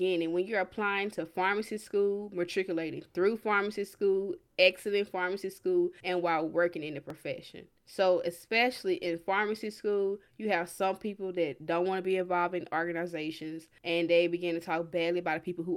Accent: the South, United States; Now, me personally, I'm from the South.

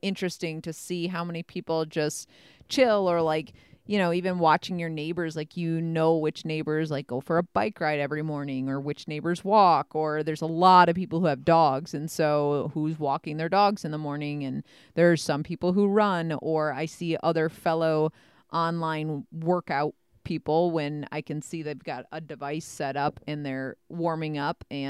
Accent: Midwest, United States; But again, that is because we are from the Midwest, and just like our tempers, our weather seems to be rather mild

